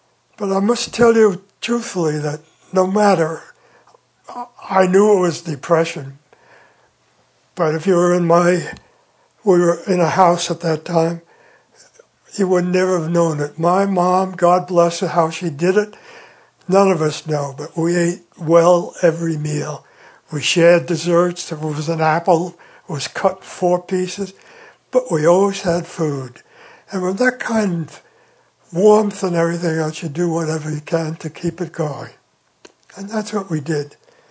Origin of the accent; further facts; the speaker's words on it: New York City, New York, United States; Born and raised in New York City, and proud of it, by the way. It was a great place.